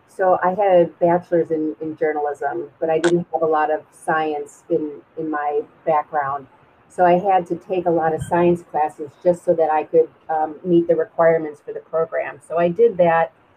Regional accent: Glencoe, Illinois, United States; I grew up in Glencoe, which is 30 minutes north of Chicago.

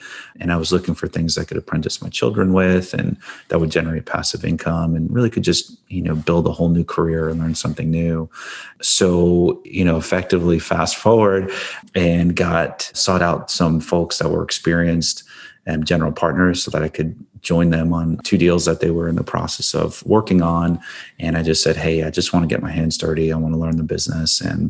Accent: East Coast, United States; So I grew up on the East Coast, went to Georgetown for my undergrad, did my MBA at NYU.

